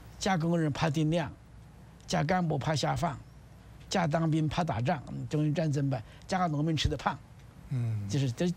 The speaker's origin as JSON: {"language": "Chinese", "country": "China", "said": "我们中国人"}